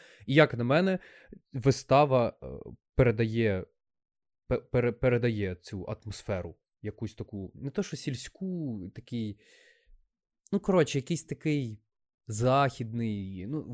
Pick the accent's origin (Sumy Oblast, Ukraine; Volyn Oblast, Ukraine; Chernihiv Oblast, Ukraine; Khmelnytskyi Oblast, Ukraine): Khmelnytskyi Oblast, Ukraine; Khmelnytskyi; Я сам родом із Хмельницького